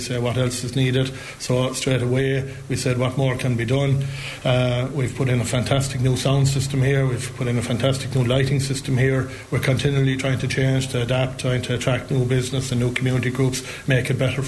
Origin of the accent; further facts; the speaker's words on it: Milltown Malbay, Munster, Ireland; born there; as Roy Keane might famously have said, I'm Irish by birth, but Milltown, Malbay by the grace of God. So, look, we're a great town.